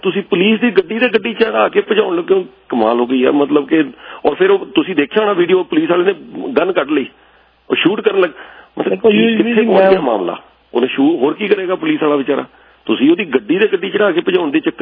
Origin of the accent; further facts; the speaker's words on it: Punjab, India; ਮੈਂ ਵੀ ਪੰਜਾਬੀ ਹਾਂ, ਮੈਂ ਕਿਹੜਾ ਕੋਈ ਹੋਰ ਪਾਸੋਂ ਆਇਆ